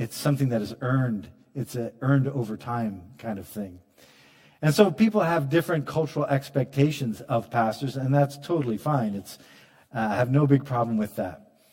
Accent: Pacific Northwest, United States; I come from the United States, and I come from the northwest part of the United States, which is a culture that's different than, say, the southern U.S.

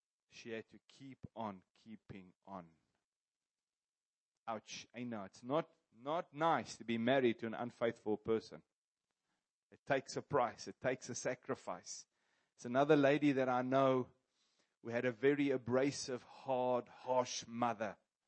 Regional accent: Kroonstad, Free State, South Africa; I grew up in Kroonstad.

